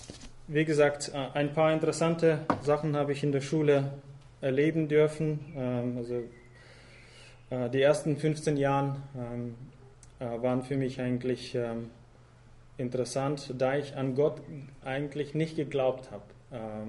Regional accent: Russia; now in Germany; Ich bin, ja, wie gesagt, in Russland aufgewachsen und da habe ich einiges gelernt. Es ist ein schönes Land. Ich hab dort gerne gelebt. Ich habe eigentlich gedacht, dass ich ja, Russe war.

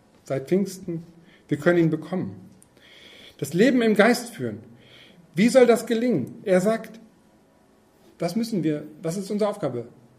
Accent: Berne, Lower Saxony, Germany; ich bin dann zu Hause gewesen, ah, ich gehe noch mal raus. Bei uns in Berne, da gibt es noch so einen Teich

